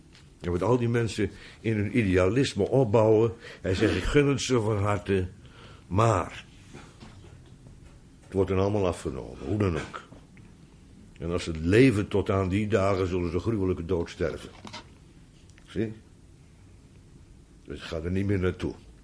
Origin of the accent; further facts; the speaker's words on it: Netherlands; Maar, want ik voel me toch echt Nederlander.